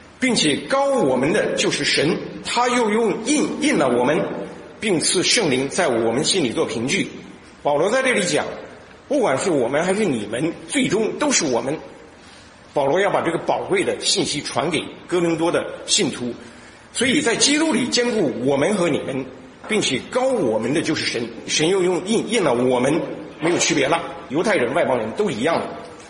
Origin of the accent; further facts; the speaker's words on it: China; moved away; 我们中国人概念当中的福是辟邪，是平安，是健康，是发财等等这些概念